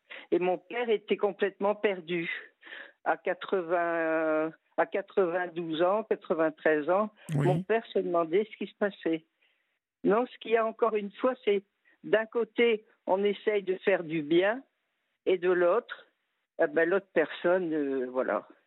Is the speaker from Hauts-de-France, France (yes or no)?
yes; Hauts-de-France, France; Alors moi je suis native des Flandres françaises.